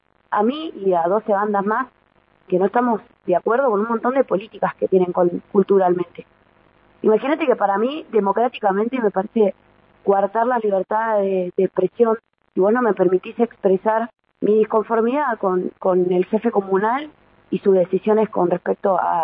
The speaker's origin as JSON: {"language": "Spanish", "town": "Villa La Angostura", "region": "Neuquén", "country": "Argentina", "tie": "born or raised there", "also_born_or_lived": "San Martín de los Andes", "said": "yo estuve 11 años viviendo en San Martín de los Andes, estudié Villa La Angostura, pero me fui a San Martín de los Andes a estudiar porque era lo que tenía más cerca, y después me volví a mi pueblo"}